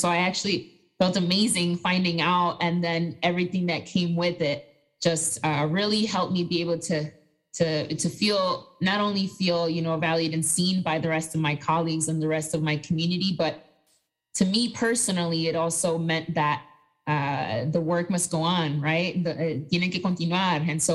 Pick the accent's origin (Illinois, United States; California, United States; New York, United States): New York, United States; New York City; born there; I am a first-generation Latina. My family immigrated to the United States. I'm actually born in the city of New York.